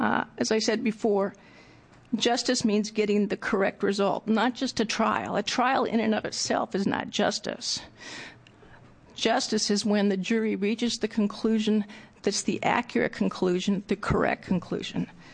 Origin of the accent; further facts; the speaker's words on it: Utah, United States; now in Oregon; I grew up in Utah, where the judge could fix what they thought was an erroneous jury verdict.